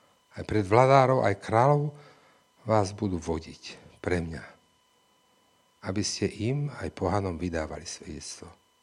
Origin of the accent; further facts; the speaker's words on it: Banská Bystrica Region, Slovakia; ale my sme tam z Horehroňa